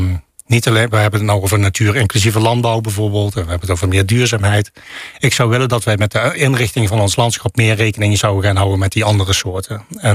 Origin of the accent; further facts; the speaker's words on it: Netherlands; Ja, en als Nederlander ben je dan toch niet helemaal op je gemak, moet ik zeggen. Na 4 maanden weer terug in Nijmegen.